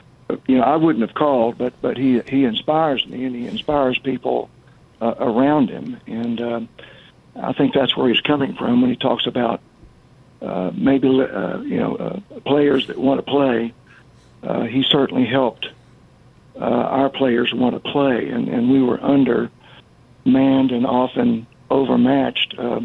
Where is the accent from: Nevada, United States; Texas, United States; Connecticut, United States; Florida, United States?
Texas, United States; I'm from the North Texas area, former educator.